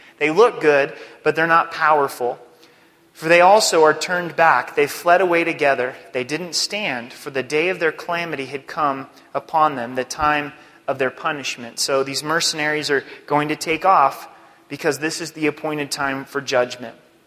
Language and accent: English; Oregon, United States; You know, I grew up in Oregon, and there's a lot of great trees